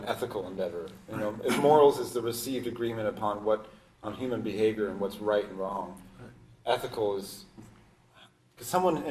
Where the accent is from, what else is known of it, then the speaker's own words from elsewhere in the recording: Sacramento, California, United States; And I grew up in Sacramento, where, you know, we mostly cared about whether the Sacramento Kings won more than 20 games or not, which just tells you exactly how long ago I lived there.